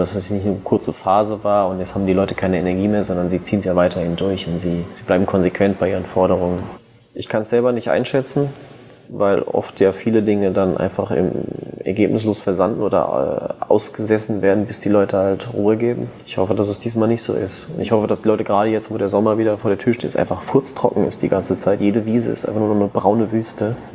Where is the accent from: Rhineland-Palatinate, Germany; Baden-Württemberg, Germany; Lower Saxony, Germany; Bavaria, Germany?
Rhineland-Palatinate, Germany; Bretzenheim; Ich bin in Bretzenheim aufgewachsen.